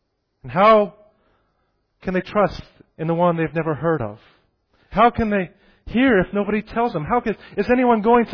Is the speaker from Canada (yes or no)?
yes; Vancouver, British Columbia, Canada; also born or lived in Alberta / Seattle, United States; So I was in Alberta, in Vancouver, in Seattle. That was my hometown areas. And I studied at both sides as well. So I was back and forth. But I was in Vancouver before I moved out this way.